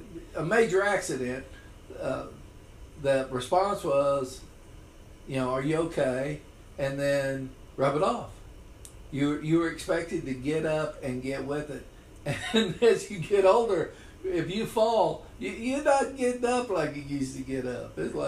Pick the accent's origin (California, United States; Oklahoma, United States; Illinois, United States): Oklahoma, United States; now in South Carolina, United States; Because my wife lives here, grew up here in South Carolina, and I grew up in Oklahoma.